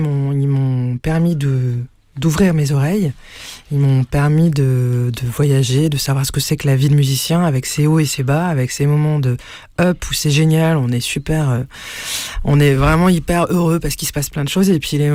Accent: France; born there; j'ai mon identité en tant que française déjà. Née en France, mais aussi d'origine. Mon père est moitié arménien, moitié italien. Ma mère est née à Tunis.

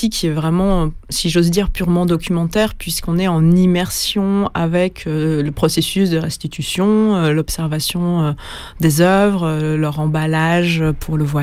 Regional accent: France; Et en tant que Français, on se le reçoit

